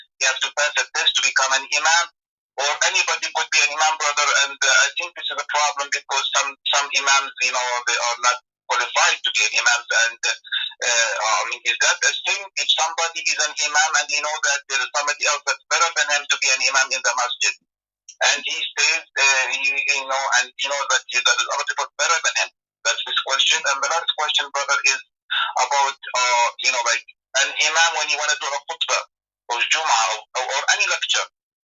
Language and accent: English; New York, United States; from New York again.